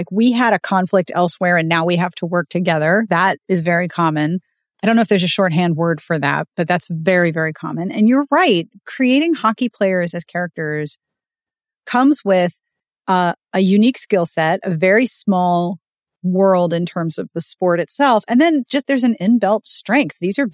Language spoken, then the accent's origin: English; Pittsburgh, Pennsylvania, United States; I grew up in Pittsburgh. So, and I grew up in Pittsburgh in the 90s when the Penguins were at the very top.